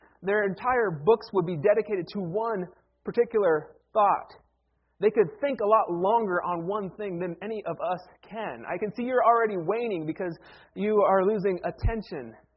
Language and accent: English; Ohio, United States; I grew up in Ohio, and in Ohio we have a large Amish population.